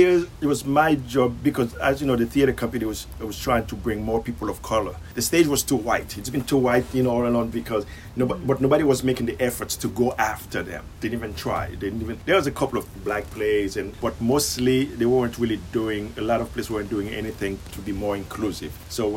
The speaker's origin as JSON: {"language": "English", "country": "Haiti", "moved": "yes", "lives_now": "New York City, United States", "said": "I'm originally from Haiti. I moved up here in 1982. I live in New York City"}